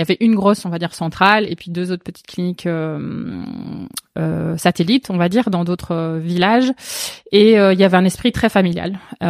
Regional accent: Belgium; born there; je suis née en Belgique. Évidemment, je suis retournée souvent en Angleterre. J'avais de la famille là-bas, donc toute petite, on y allait 3-4 fois par an.

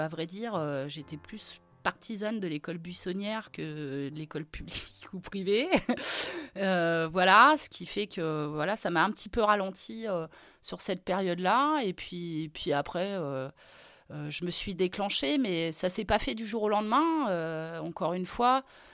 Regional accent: Nouan, Centre-Val de Loire, France; c'est ça en fait mon enfance ici à Nouan.

